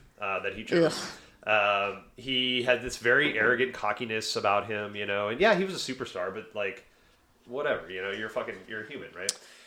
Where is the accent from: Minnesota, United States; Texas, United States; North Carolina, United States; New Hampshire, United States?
Texas, United States; Houston; I grew up in Houston, so he was the quarterback of the Oilers.